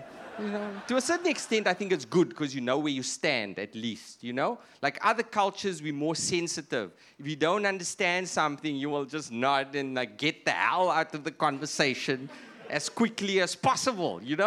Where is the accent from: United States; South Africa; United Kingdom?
South Africa; And I'm very, very paranoid about how thick my accent is. Very paranoid. We speak flatter where I'm from. You know, we speak flatter in South Africa.